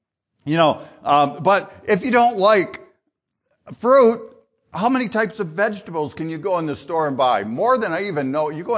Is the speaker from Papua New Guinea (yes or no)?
no; Michigan, United States; And not just because I'm from Michigan, they are just good blueberries.